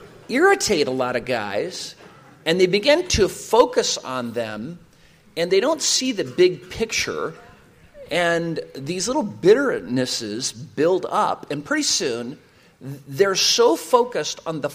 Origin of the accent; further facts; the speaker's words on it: Ireland; being the Irish man that I am